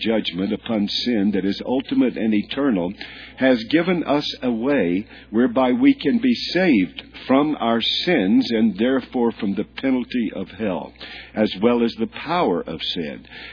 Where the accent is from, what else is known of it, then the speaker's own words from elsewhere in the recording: North Carolina, United States; but I'm from North Carolina.